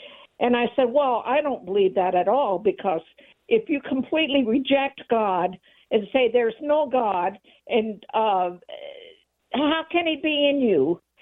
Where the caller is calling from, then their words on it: Atascadero, California, United States; Yeah, I'm from Atascadero, California, but that's okay.